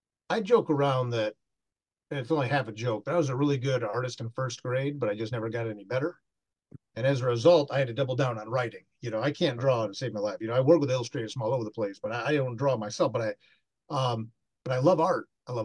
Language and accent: English; Toledo, Ohio, United States; Toledo is my hometown. It's where I grew up, Toledo area.